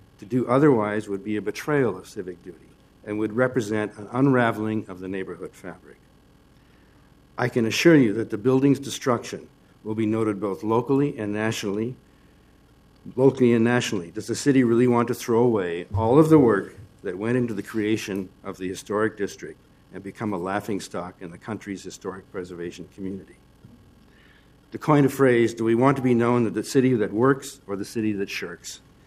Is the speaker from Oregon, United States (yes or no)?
yes; Portland, Oregon, United States; I'm making this effort because I was born and raised in Portland and have a great deal of respect for our city's heritage